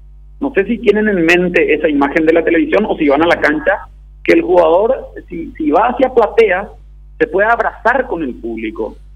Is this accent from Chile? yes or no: no; Paraguay; nosotros en Paraguay